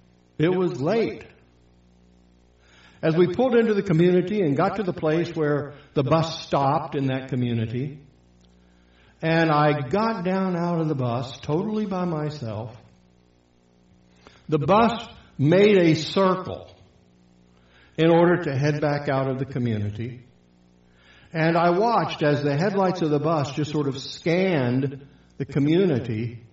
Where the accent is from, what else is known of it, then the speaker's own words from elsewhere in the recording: Philadelphia, Pennsylvania, United States; moved away; I mean, I'm from Philadelphia. You know, lights, right?